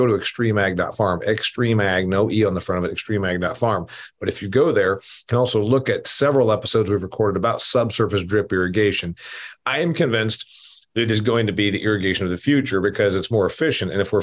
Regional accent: United States; I'm an American that tries to come up there and just work, and I'm not.

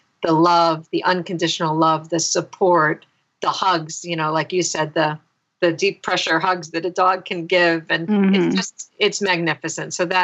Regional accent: Chicago, Illinois, United States; since I'm from Chicago, Illinois, I pulled one from the Chicago Tribune.

